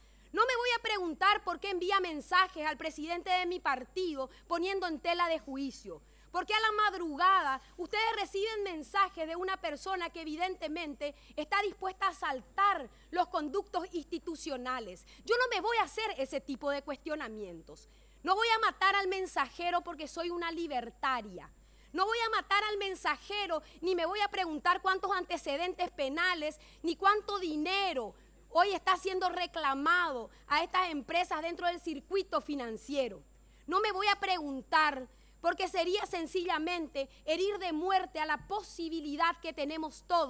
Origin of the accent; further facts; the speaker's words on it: Villa Elisa, Entre Ríos, Argentina; soy oriunda de Villa Elisa. Villa Elisa es una colonia sueca en donde los primeros inmigrantes eran personas que vinieron a afincarse en ese lugar que se denominó Colonia Elisa.